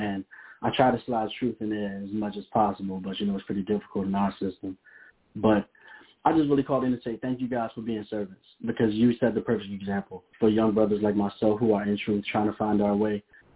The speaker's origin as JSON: {"language": "English", "town": "Newport News", "region": "Virginia", "country": "United States", "said": "We're from Newport News, Virginia, same place your father was born."}